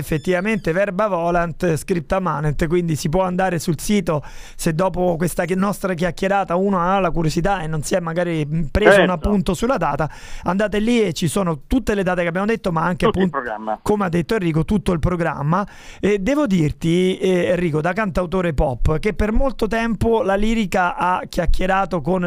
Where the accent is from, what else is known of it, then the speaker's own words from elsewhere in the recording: Rome, Lazio, Italy; vi devo dire, essendo romano, quindi non mi manca nulla, diciamo, nella mia città